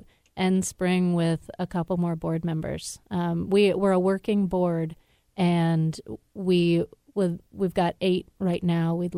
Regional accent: Baltimore, Maryland, United States; I grew up in Baltimore, which had the highest illiteracy rate in the country and also the highest teen pregnancy rate.

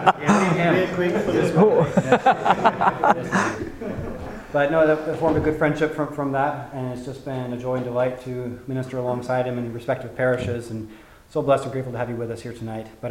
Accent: United States; now in United Kingdom; I'm American. We can say fall.

